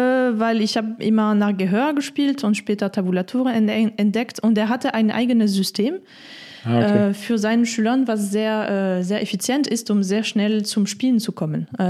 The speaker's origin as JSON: {"language": "German", "country": "France", "second_language": "German", "moved": "yes", "lives_now": "Germany", "said": "natürlich Frankreich, das ist meine Heimat, aber das ist auch dann quasi jetzt zu Familie verbunden und mittlerweile auch Urlaub."}